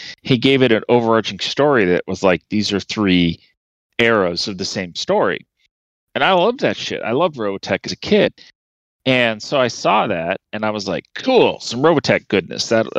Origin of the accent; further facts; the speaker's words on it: United States; And I'm like, I'm an American bastard. How could I not like it?